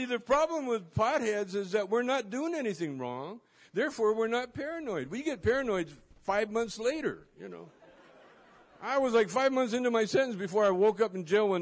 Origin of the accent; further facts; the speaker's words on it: Canada; now in United States; I'm a Canadian. I'm from Canada. And so I'm down here, and, you know, I've been down here for years